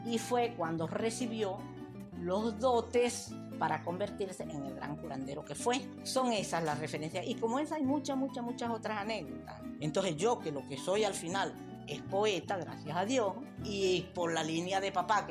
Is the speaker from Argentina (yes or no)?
no; Monagas, Venezuela; cuanto a ancestros de donde yo vengo. … estado Monagas, soy descendiente del mentado … curandero universal.